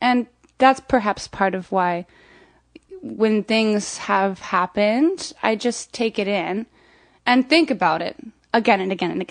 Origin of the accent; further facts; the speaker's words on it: Florida, United States; also born or lived in Montana; I'm from Florida.